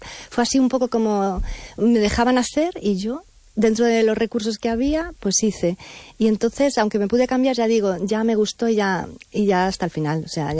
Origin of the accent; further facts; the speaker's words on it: Madrid, Community of Madrid, Spain; now in Vigo, Spain; yo llegué aquí a Vigo, de Madrid, imagínese